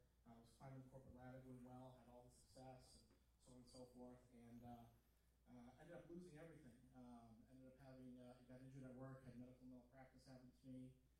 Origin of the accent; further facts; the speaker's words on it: New York, United States; I grew up in the church. My parents were very prominent in the church. We're originally from New York.